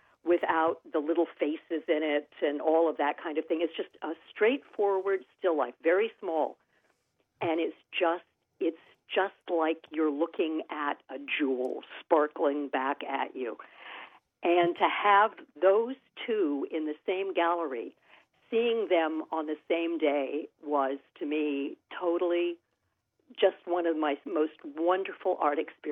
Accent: Oregon, United States; I'm from the Pacific coast of Oregon originally, so the sea is very important to me.

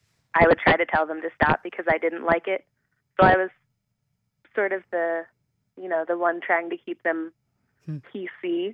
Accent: Ohio, United States; I grew up in Ohio, and I moved to the West Coast for school.

